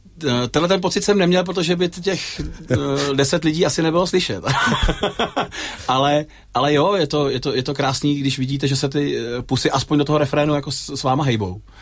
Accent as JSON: {"language": "Czech", "region": "Plzeň Region", "country": "Czechia", "tie": "born or raised there", "said": "Jako malý kluk jsem vyrůstal kousek od Sušice v takový malinký vesničce uprostřed lesů."}